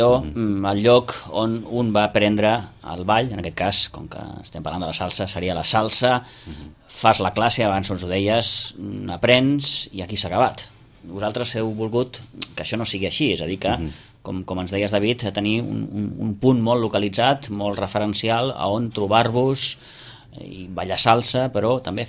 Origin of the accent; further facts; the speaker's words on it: El Prat de Llobregat, Catalonia, Spain; tu ara ens deies, jo vinc del Prat, en aquella zona s'estila molt.